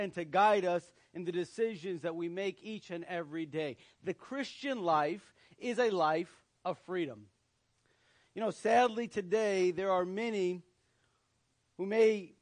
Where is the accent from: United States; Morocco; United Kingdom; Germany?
United States; born there; I thank God that He placed me in this country, allowed me to be born in this country. I love this country.